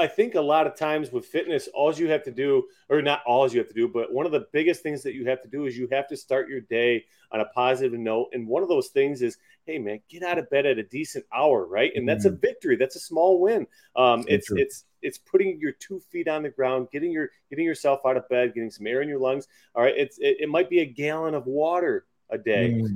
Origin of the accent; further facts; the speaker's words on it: New York, United States; And you know, I'm from Western New York. We hit that Pennsylvania line and we're all excited.